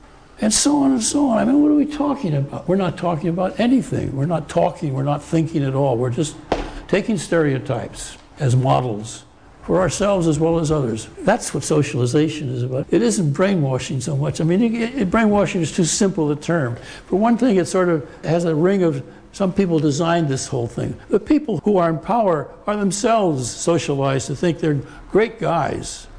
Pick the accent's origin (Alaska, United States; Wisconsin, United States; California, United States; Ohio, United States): California, United States; San Francisco; born there; I was born in San Francisco, white, in a middle-class family.